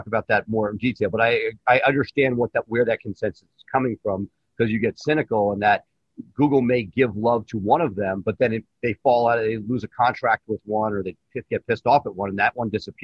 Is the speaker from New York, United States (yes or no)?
yes; New York, United States; I remember growing up in New York